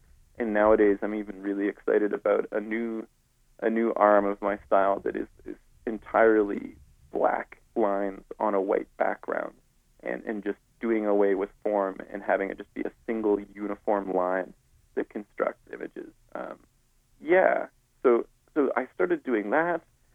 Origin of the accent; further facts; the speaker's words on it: Saskatchewan, Canada; born there; now in Edmonton, Canada; I was born in Saskatchewan. And anyway, so 1999, I moved to Edmonton, and I went to University at U of A.